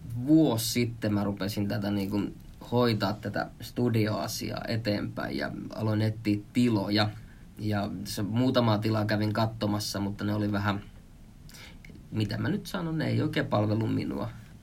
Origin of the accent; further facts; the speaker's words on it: Heinola, Päijät-Häme, Finland; born there; also born or lived in Jyväskylä / Mikkeli / Vantaa / Kerava; mä oon syntynyt Heinolassa, mutta mä oon kiertänyt Suomea oikeastaan aika lailla, että siinä on tullut Jyväskylää, Mikkeliä, Vantaata, Keravaa, Järvenpäätä ja sanoiko Vantaakin jo, mutta Vantaa ja Helsinki.